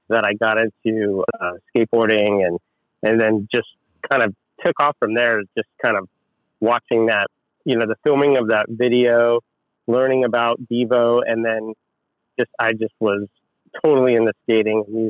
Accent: Chino, California, United States; I grew up in Chino, okay. The city of Chino.

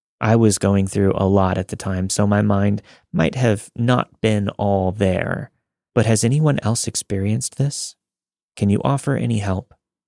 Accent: Jordan; This happened back in my home country, Jordan. The country is mostly Muslim, but my family is Christian.

